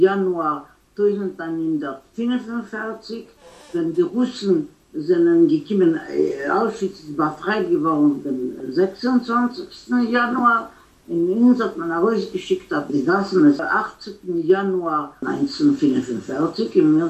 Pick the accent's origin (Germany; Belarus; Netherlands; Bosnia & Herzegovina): Belarus; Malaryta, Brest Region; German is a second language; also born or lived in Gdańsk, Poland; Geboren bin ich da in Danzig. Aber gelebt habe ich in Malorita. Das ist eine Stadt, nicht weit von Brisk. Brest-Litovsk, Brisk. Meine Eltern sind in Brisk. Es ist von Itzelus, Belarus. Das ist Weißrussland, ja.